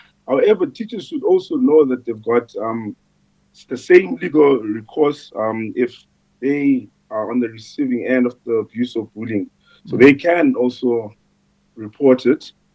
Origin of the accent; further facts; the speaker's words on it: Eastern Cape, South Africa; I'm originally from Transkei, which is far down in the Eastern Cape